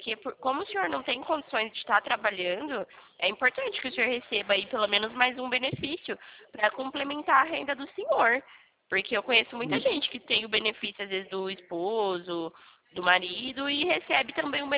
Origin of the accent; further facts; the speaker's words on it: São Carlos, São Paulo, Brazil; eu sou aqui de São Carlos.